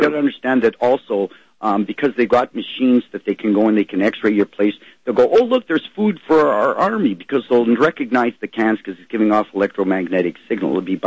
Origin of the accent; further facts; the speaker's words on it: Sudbury, Ontario, Canada; now in Ottawa, Canada; I'm actually from Sudbury, and I'm moved here to Ottawa.